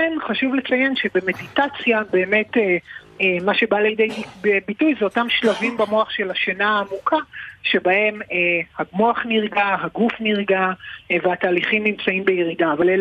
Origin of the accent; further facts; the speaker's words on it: Argentina; קודם כל, אני ארגנטינאי.